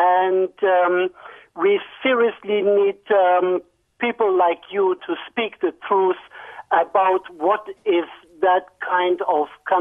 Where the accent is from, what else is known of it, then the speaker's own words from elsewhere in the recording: Germany; English is a second language; I am originally from Germany, and I am the Quds organizer of the German Quds Rally in Berlin.